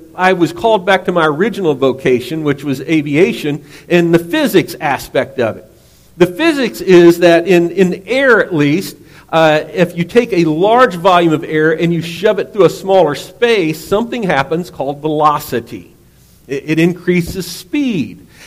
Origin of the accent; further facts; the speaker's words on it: Missouri, United States; We were born and raised in Missouri